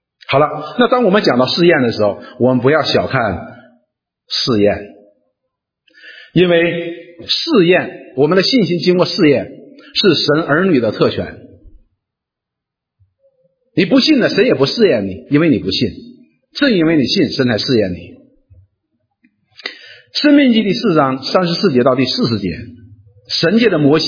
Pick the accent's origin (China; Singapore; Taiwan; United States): China; Northeast China; accent: Northeastern; 用我们东北话说就是出来走几步